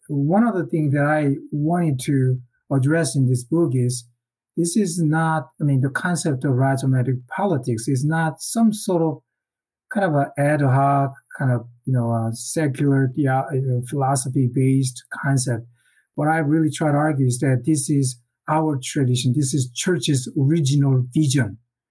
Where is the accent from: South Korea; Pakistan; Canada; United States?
South Korea; English is a second language; I grew up in South Korea at the time, 1980s, you know, late 80s, my college years.